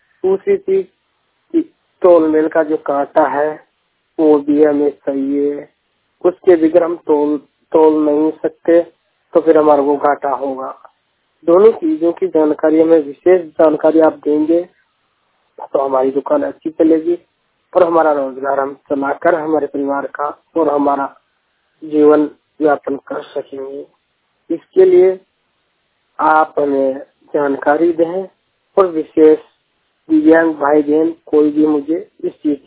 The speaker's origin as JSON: {"language": "Hindi", "town": "Ajmer", "region": "Rajasthan", "country": "India", "said": "मैं राजस्थान अजमेर से हूँ, ग्रामीण क्षेत्र में रहने वाला हूँ।"}